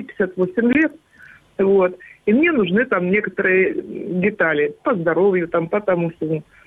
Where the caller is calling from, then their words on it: Shchastia, Luhansk Oblast, Ukraine; Здравствуйте, из Луганской области, город Счастье. Он под контролем Украины, все нормально.